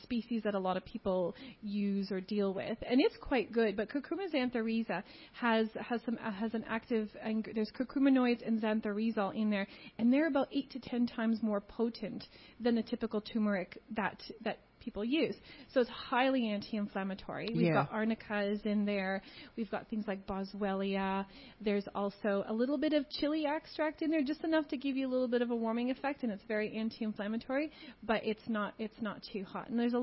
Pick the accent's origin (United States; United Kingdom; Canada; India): Canada; moved away; Yes, so I'm Canadian. I've been here for 10 years, though.